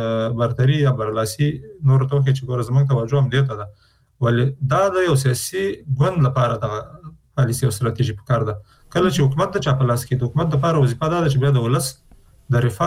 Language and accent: Pashto; Afghanistan; نو چون موږ د افغانستان خلک یو د افغانستان په هر فرد که هغه نظام کې که بیرون دی